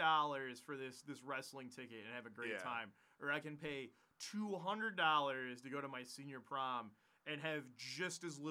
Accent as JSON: {"language": "English", "town": "Hudsonville", "region": "Michigan", "country": "United States", "tie": "born or raised there", "said": "So I grew up in Hudsonville, which is the fucking buckle of the Michigan Bible Belt."}